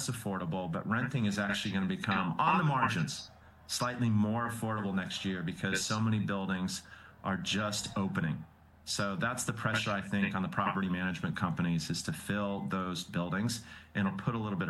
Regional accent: Washington, United States; people are going to come back to Oregon, California, and Washington, my home state.

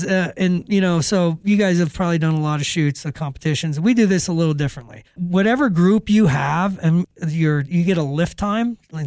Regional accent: Ohio, United States; You know, because, you know, growing up in Ohio, the reason I started archery hunting at 15 years old was because you get 1 week with a shotgun.

